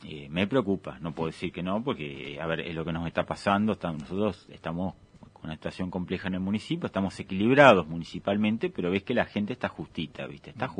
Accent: Buenos Aires Province, Argentina; nosotros somos bonaerenses

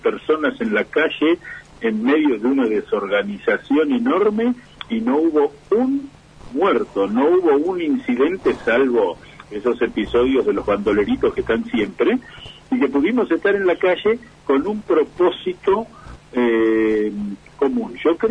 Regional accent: Argentina; Aquí voy a opinar como un argentino más comprometido.

